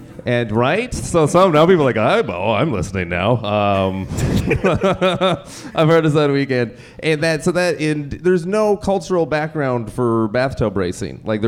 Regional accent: Nanaimo, British Columbia, Canada; I'm born and raised from Nanaimo, British Columbia, actually. That's my hometown.

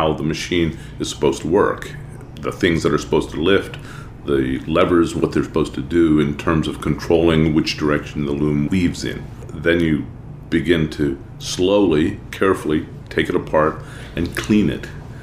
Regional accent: Beverly Hills, Michigan, United States; also from Beverly Hills, Michigan.

